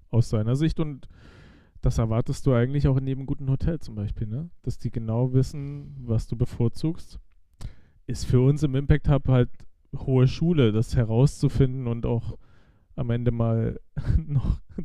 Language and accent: German; East Germany, Germany; Für mich als Ossi war das so ein what?